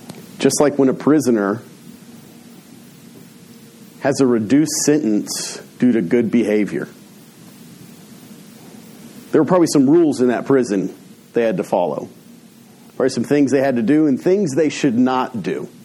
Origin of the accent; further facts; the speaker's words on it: United States; A lot of times, being American is the best and worst thing. because we have this amazing view of freedom.